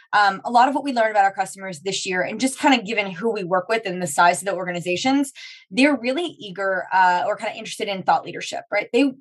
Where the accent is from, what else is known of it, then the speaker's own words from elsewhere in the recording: Long Island, New York, United States; So my family and I, we grew up on Long Island, met my husband who's from Queens, brought him to Long Island.